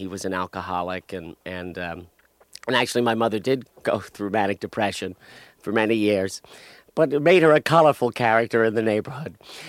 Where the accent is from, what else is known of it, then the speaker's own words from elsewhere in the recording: Bayonne, New Jersey, United States; Yeah, I'm from Bayonne.